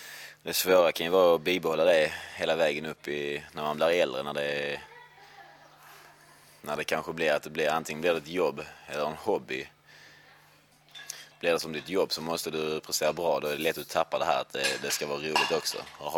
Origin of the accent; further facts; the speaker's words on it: Lund, Skåne, Sweden; now in Malmö, Sweden; Östra Torn bodde jag på när jag växte upp i Lund och har bott. Jag bodde till jag var 19 och sen flyttade jag till Malmö.